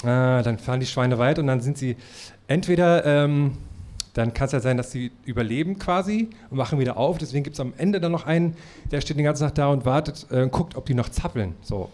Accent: Thuringia, Germany; außer in meiner Heimat in Thüringen, weil Thüringen ist ja das große Wurstzentrum Deutschlands.

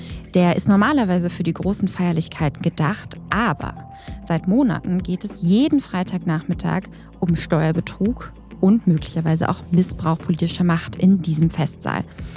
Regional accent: Hamburg, Germany

